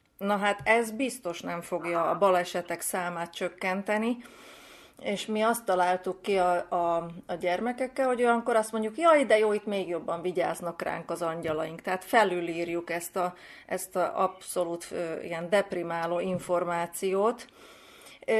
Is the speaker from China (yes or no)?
no; Slovakia; now in Serbia; Én Vajdaságban élve először találkoztam, és teljesen idegen volt számomra, szlovák felvidéki magyarként, mikor először láttam azt Vajdaságban